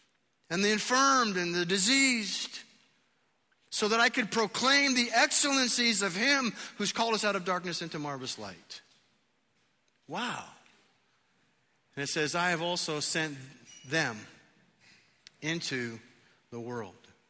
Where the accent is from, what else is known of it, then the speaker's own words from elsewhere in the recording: San Fernando, California, United States; born there; Technically, I'm a baby boomer. I was born in San Fernando, California. I'm a male. I'm a 20th and 21st century American.